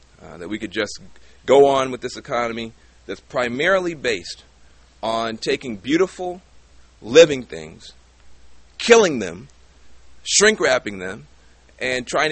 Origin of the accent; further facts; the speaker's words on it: California, United States; I'm from the Bay Area, so we know a lot about the eco-freaks.